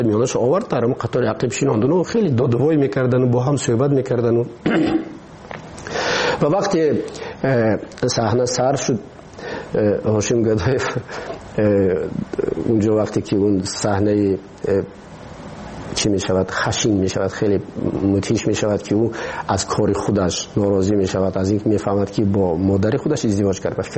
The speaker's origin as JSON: {"language": "Persian", "country": "Tajikistan", "said": "ما تاجیک هستیم."}